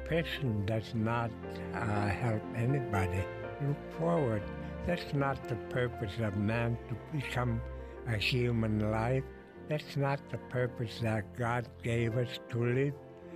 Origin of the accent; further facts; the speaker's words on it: Unalakleet, Alaska, United States; also born or lived in Anchorage; I'm from Unalakleet. At my early age, I researched my area, and I've been walking all over Unalakleet and Chatsworth area, Jarvik, Circus area.